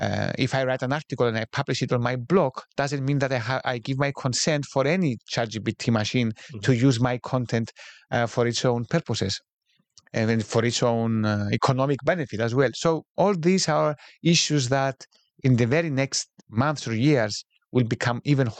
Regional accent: Nicosia, Nicosia District, Cyprus; And I'm from Nicosia, which of course you see the signs of the separation

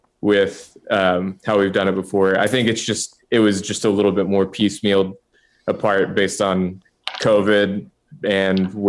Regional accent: Dallas, Texas, United States; Well, I was born in Dallas, Texas.

